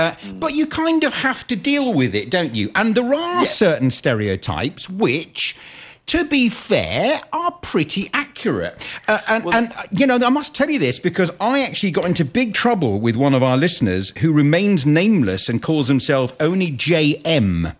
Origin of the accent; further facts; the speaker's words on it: Glasgow, Scotland, United Kingdom; I mean, I am a Glaswegian, and we're in Belgium.